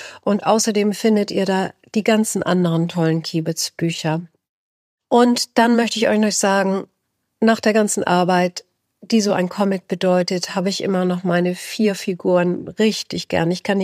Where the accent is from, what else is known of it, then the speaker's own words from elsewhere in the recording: Hamburg, Germany; Und als Hamburgerin